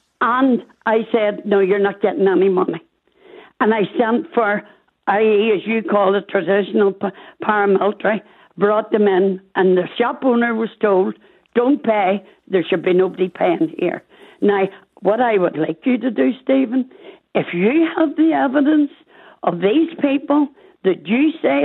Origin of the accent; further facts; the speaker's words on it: Belfast, Northern Ireland, United Kingdom; I was born reared in the Shankill, and I see youngsters now achieving nothing